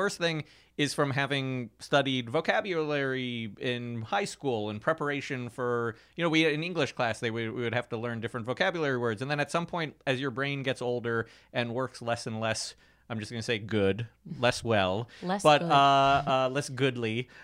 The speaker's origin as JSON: {"language": "English", "region": "Ohio", "country": "United States", "said": "I'm from Ohio."}